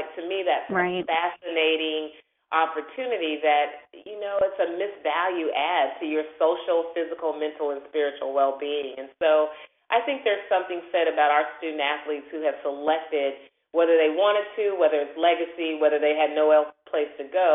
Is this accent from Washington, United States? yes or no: no; Colorado Springs, Colorado, United States; also born or lived in all different places; I'm from Colorado Springs, Colorado, lived in all different places because I was a military child